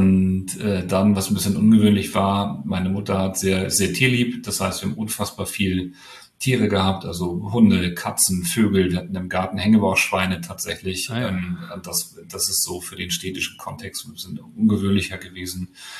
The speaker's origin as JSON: {"language": "German", "region": "Hamburg", "country": "Germany", "tie": "born or raised there", "said": "Ich bin groß geworden ganz im Westen, in Lurup heißt das. Das ist ziemlich dicht am HSV-Stadion"}